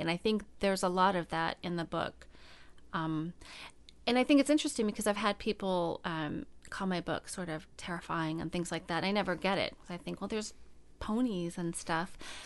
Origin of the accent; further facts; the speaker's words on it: California, United States; I grew up in California where there were these sort of tall catweed kind of fields.